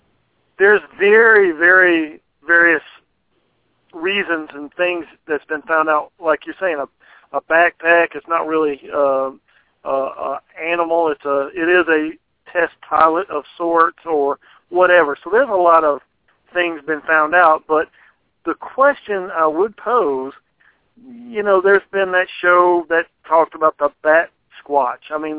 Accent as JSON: {"language": "English", "region": "Mississippi", "country": "United States", "lives_now": "Texarkana, United States", "said": "I'm originally from Mississippi, so I know I'm going to say something familiar."}